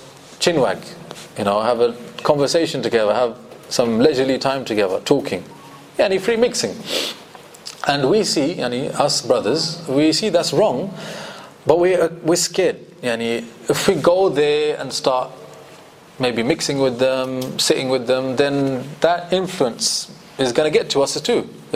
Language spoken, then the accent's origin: English; Pakistan; Where I came from, where he comes from, you know, I'm Pakistani, he's Bangladeshi.